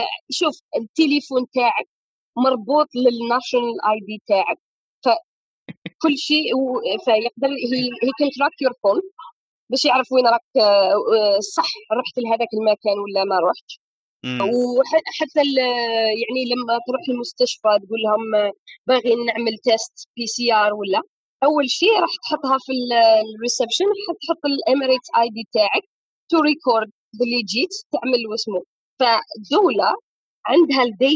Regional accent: Algeria; احنا انا نهضر بصفتي جزائريه

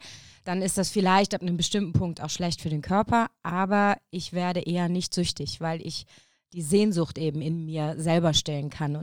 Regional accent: Beggendorf, North Rhine-Westphalia, Germany; Also, ich komme ursprünglich aus Beggendorf. Das ist so ein kleines Käffchen bei Basweiler, gehört noch in die Städteregion Aachen.

